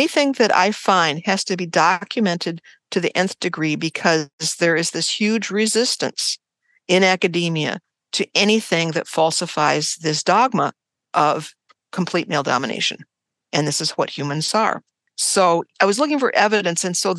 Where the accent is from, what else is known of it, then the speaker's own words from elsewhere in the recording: United States; I saw plenty of evidence of non-egalitarianism all around me growing up in the United States.